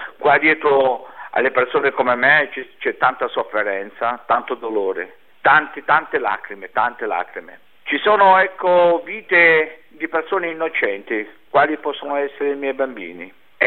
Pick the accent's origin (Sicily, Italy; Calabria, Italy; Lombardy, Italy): Calabria, Italy; born there; moved away; perché io volevo stare nella mia terra, perché la mia terra dove sono nato è la Calabria, io amo la mia terra, ho dovuto lasciare tutto, fuggire di notte